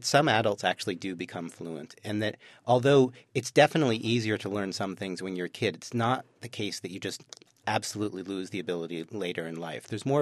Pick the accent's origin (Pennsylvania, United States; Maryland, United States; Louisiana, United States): Maryland, United States; Baltimore; And I went to my hometown in Baltimore.